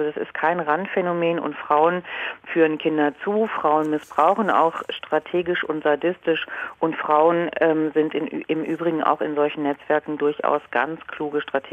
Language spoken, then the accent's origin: German; Leese, Lower Saxony, Germany; sondern auch in Lippe oder in Lese an der Weser, wo ich groß geworden bin, Realität geworden sind